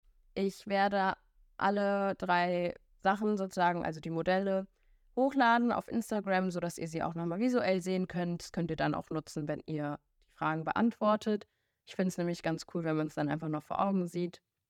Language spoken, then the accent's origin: German; Hamburg, Germany; ich bin 26 Jahre jung, ich komme aus Hamburg